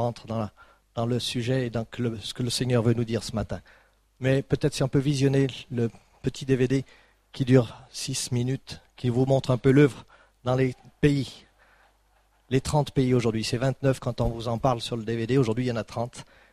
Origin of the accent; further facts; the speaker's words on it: France; Mais bien sûr, je suis français et je suis là avec vous.